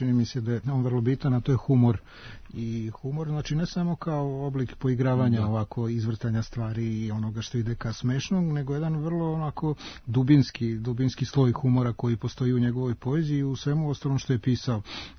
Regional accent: Serbia; kod nas u Srbiji

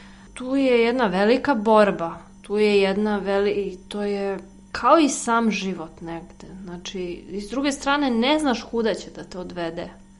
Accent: Belgrade, Serbia; iz Beograda sam.

